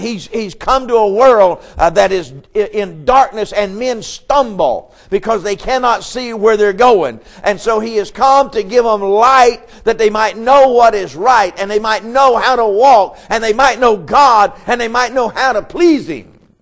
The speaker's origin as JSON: {"language": "English", "town": "Marion", "region": "North Carolina", "country": "United States", "said": "Now, you can talk about where you're from if you want to. I'm from Marion, North Carolina."}